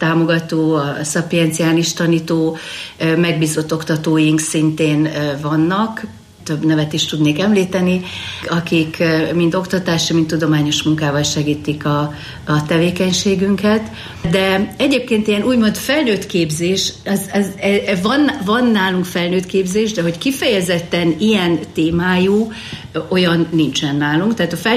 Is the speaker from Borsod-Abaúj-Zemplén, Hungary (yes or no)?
yes; Sátoraljaújhely, Borsod-Abaúj-Zemplén, Hungary; born there; Ugye én Sátoraljóújhelyen születtem, két testvérem van, egy nővérem és egy bátyám